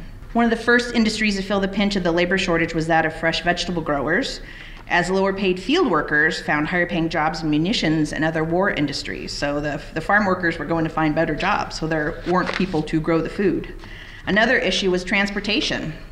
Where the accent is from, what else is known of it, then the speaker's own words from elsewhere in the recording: Oregon, United States; moved away; also born or lived in Chicago; So I got that bug very early growing up in Oregon, helping my dad garden. And I moved to Chicago in 94, and I lived for a number of years in a condo